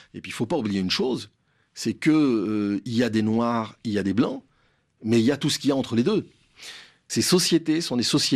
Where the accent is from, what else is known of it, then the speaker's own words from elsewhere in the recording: Guadeloupe; moi je viens de la Guadeloupe